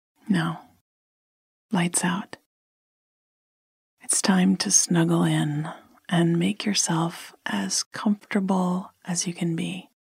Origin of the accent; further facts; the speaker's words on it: Flint, Michigan, United States; this week we are giving to Whaley Children's Center in my hometown of Flint, Michigan.